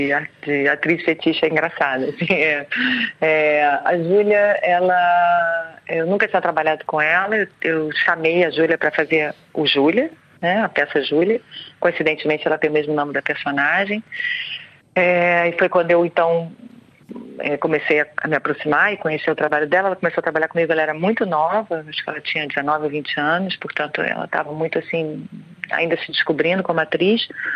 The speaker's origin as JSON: {"language": "Portuguese", "country": "Brazil", "said": "porque eu sou brasileira e vou continuar sendo, criando lá e aqui"}